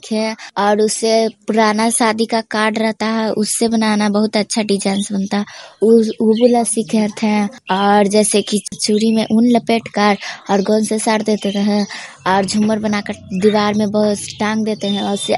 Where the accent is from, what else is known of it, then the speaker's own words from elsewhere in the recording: Bihar, India; मेरा घर नगर नौसा, मेरा जिला ललंदा।